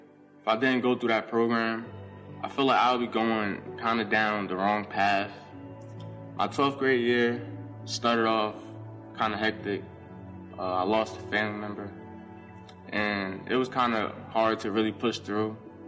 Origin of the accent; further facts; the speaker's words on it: Newark, New Jersey, United States; I'm from Newark, New Jersey.